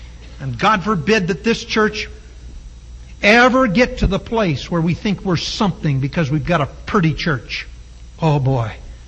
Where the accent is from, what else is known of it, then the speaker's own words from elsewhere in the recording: England, United Kingdom; I hate to even think of it because I'm English.